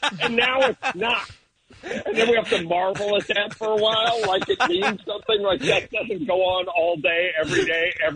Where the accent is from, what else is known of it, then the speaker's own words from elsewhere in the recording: Valley Village, California, United States; I'm not open to it, but again, I'm from the Valley Village area.